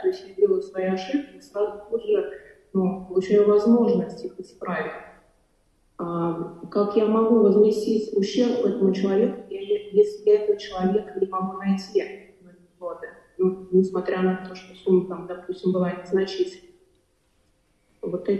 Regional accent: Saint Petersburg, Russia; я из Ленинграда.

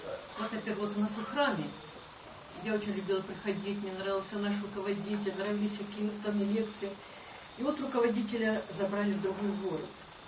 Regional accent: Luhansk, Luhansk Oblast, Ukraine; Нет, я из Луганска.

